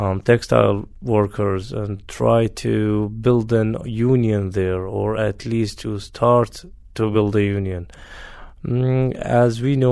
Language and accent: English; Iraq; born there; English is a second language; I was born in Iraq in 1966, had my bachelor degree in Mosul University in 1989.